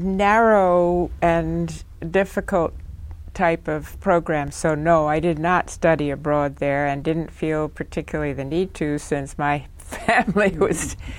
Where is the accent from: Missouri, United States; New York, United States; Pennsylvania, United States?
New York, United States; New York City; born there; I was born in New York City. My father was on the business end of Time magazine, and he was constantly opening new offices, so we did a fair amount of moving.